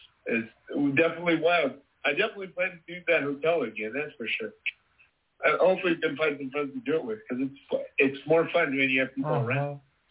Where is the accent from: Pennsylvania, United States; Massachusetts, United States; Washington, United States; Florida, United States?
Washington, United States; Olympia; Oh, it'll be my hometown.